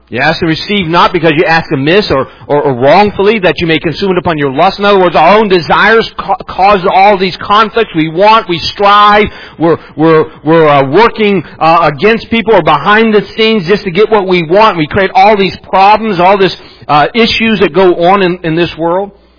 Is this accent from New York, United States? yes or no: no; West Virginia, United States; I grew up in West Virginia.